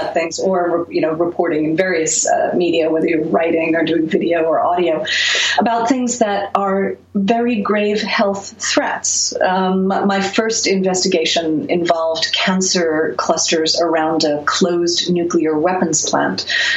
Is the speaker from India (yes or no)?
no; England, United Kingdom; accent: English; I think my accent, though, is the England of the 70s. So it's probably not an English accent now.